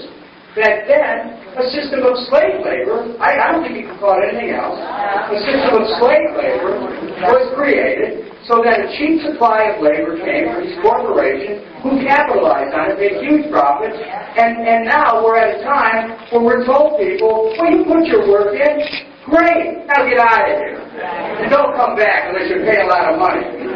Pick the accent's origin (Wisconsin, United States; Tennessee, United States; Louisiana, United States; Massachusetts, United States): Louisiana, United States; New Orleans; born there; I was born in New Orleans. I went through Katrina.